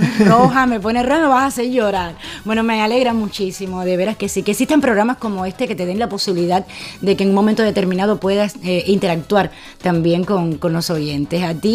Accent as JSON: {"language": "Spanish", "town": "La Guira", "region": "Pinar del Río", "country": "Cuba", "tie": "born there", "said": "Bueno, entonces nací en La Guira, este poblado, un consejo popular del municipio de Sandino, muy cerca de Las Martinas"}